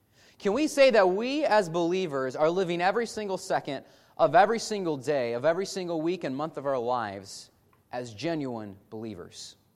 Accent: Midwest, United States; I grew up in the Midwest, which, as I've come to know from out here, is actually the East. I grew up in the North section of the country, where it is very actually similar to out here, the style of worship.

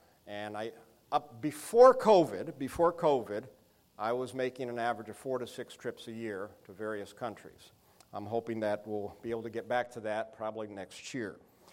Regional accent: Brazil; I was born and raised in Brazil as a missionary kid

